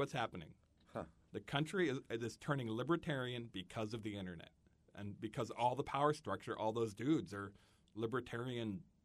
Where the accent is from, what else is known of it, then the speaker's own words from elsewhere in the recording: India; But I'm an Indian saying the government works.